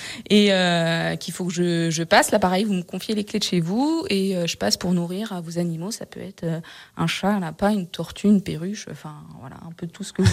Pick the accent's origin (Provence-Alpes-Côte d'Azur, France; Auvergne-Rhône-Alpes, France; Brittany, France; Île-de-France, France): Auvergne-Rhône-Alpes, France; Marignier; De Marigné